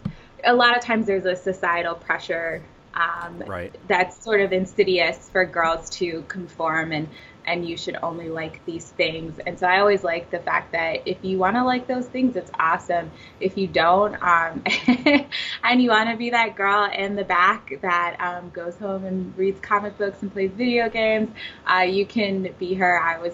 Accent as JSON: {"language": "English", "town": "Chicago", "region": "Illinois", "country": "United States", "said": "I'm from Chicago. She worked for the Chicago Public Library, and the area that I lived in, it was the south side of Chicago, and basically all we had was the library."}